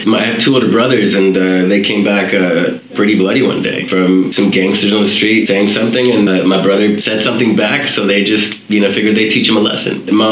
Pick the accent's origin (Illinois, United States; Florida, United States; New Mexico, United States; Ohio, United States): Illinois, United States; Cicero; We grew up in Cicero, which is Al Capone, the Italian mobster's town, okay. Right? Once an Italian immigrant town in the mid-90s, Latino immigrant town.